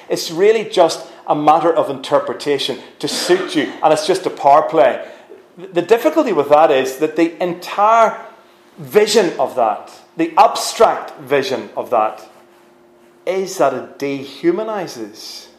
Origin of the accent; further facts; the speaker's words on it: Newtownhamilton, Northern Ireland, United Kingdom; I grew up in South Armagh, by the way, just along the border, a place called Newton Hamilton, if you've heard of it.